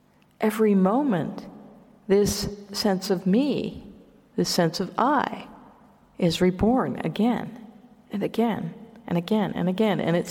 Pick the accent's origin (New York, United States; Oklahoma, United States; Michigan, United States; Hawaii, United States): Hawaii, United States; I personally like this word a lot because I'm from Hawaii, and in the Hawaiian language, mana means power.